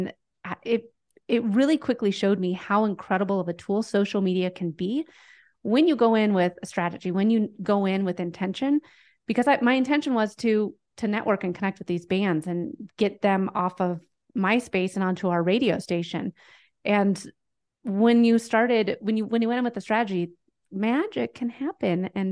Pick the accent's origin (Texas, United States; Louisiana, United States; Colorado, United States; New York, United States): Colorado, United States; Denver; I am a social media strategist and I'm from Denver, Colorado.